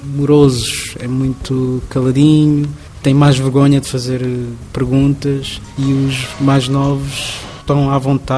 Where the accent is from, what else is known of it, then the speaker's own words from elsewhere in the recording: Portugal; Eu sou português, eu nasci cá, mas também sou guineense e também sou cabo-verdiano. E sou essas duas coisas totalmente. Às vezes um dia sou mais português, outros dias eu falo muito crioulo